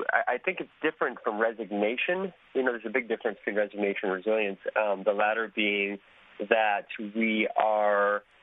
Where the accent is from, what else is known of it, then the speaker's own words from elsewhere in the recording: Healdsburg, California, United States; now in United Kingdom; I'm from Healdsburg, California, which is an hour north of San Francisco.